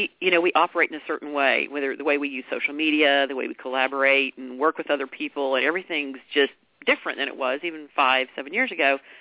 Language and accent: English; Texas, United States; I live in Dallas, Texas. You can probably tell I'm from Texas based on my accent. I can't hide it.